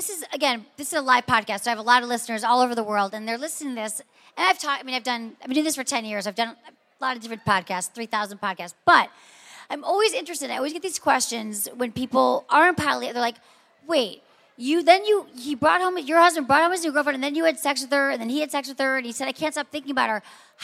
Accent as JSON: {"language": "English", "region": "Michigan", "country": "United States", "said": "I used to live in San Francisco, but I get a lot of emails, people, and I'm from Michigan originally"}